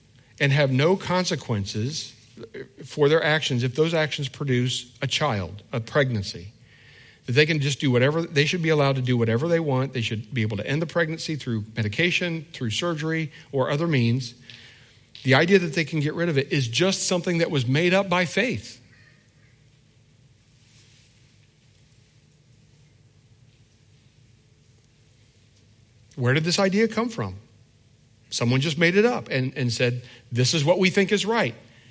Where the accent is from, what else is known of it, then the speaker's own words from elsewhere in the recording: Indiana, United States; I don't know. I'm from Indiana.